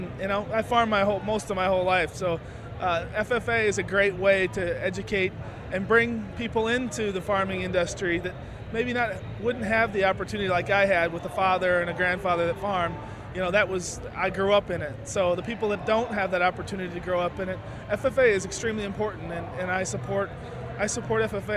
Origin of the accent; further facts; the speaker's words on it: Iowa, United States; really I'm a farmer from Northeast Iowa. We raise corn and soybeans and pigs